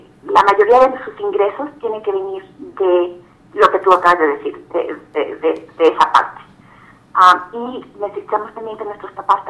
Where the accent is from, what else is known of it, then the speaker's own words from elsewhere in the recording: Mexico; yo como mexicana estoy increíblemente orgullosa